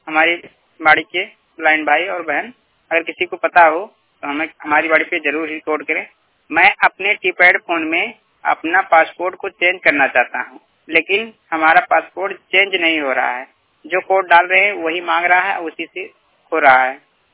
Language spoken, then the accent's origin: Hindi; Basti, Uttar Pradesh, India; मैं जनपद जिला बस्ती का रहने वाला हूँ।